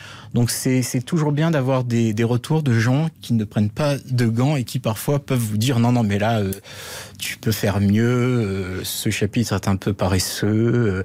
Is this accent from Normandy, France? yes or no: no; Antibes, Provence-Alpes-Côte d'Azur, France; tourner à Antibes, qui est ma ville natale